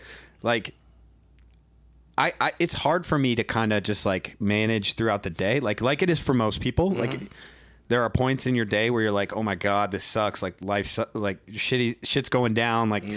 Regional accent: Ireland; And I'm like, yeah, I'm Irish. Let's go.

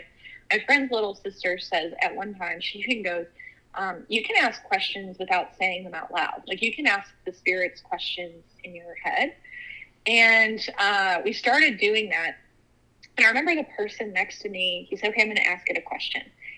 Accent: Michigan, United States; and I grew up in Michigan, so we were on prior indigenous land on the west side of the state around a place called Manistee.

